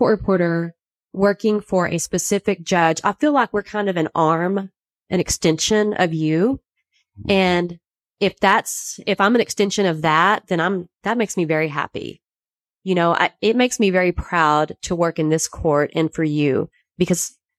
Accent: Abilene, Texas, United States; West Texas.

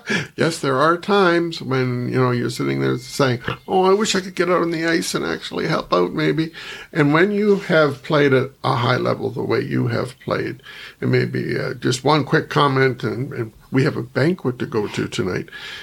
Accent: Grand Bend, Ontario, Canada; back in my hometown, well, where I live now, in Grand Bend, Ontario

